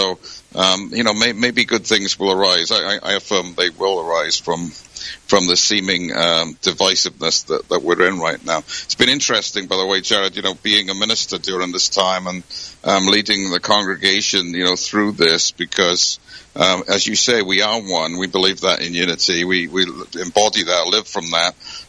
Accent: United Kingdom; I being British

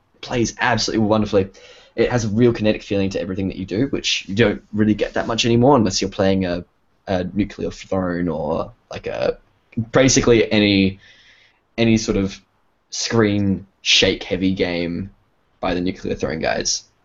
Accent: Australia; dealing with the struggles of being an Australian at the moment, dealing with spiders, snakes, you know, the usual.

